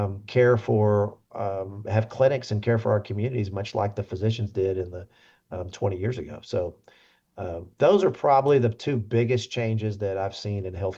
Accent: Lawton, Oklahoma, United States; also born or lived in Virginia / Dallas; I was a Lawton kid. I was born and raised in Lawton, and I learned that I didn't want to be outside Oklahoma.

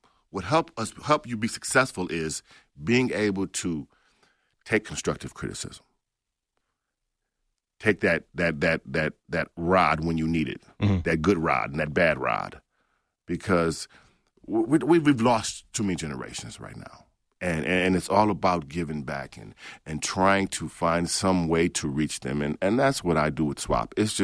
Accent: Lansing, Michigan, United States; I'm from Lansing. I'm a Big Red. I went to Sexton High School. I was born and raised in the streets of Lansing, okay?

